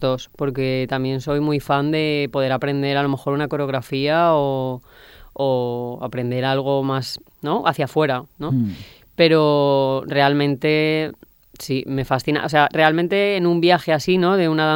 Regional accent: Valencia, Valencian Community, Spain; Yo soy de Valencia y bueno, estaba viviendo en la ciudad y la verdad que tenía ganas de vivir un poco más en la naturaleza.

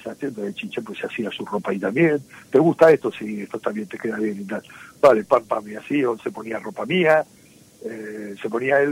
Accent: Argentina; a mí, como buen argentino, me gustaba mucho la ropa de piel, y entonces yo traía ropa de cuero de Argentina

